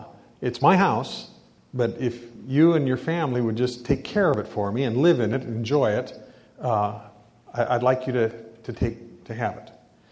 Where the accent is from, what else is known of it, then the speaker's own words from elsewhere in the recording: Nebraska, United States; I grew up in Nebraska, and so hopefully it'll be better.